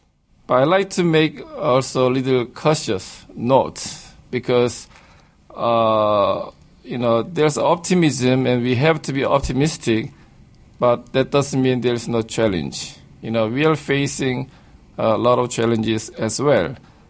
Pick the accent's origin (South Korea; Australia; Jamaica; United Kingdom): South Korea; now in United States; I'm from Korea, but now I'm teaching at American University and I'm American citizen